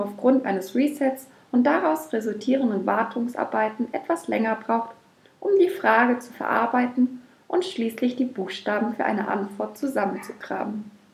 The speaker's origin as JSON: {"language": "German", "region": "Schleswig-Holstein", "country": "Germany", "tie": "born there", "said": "Als gebürtige Schleswig-Holsteinerin ist es mir eine ganz besondere Ehre"}